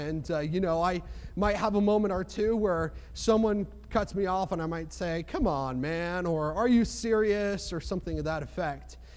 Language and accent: English; New Jersey, United States; Well, I'm from New Jersey, and the sign probably says something like drive fast or get out of the way.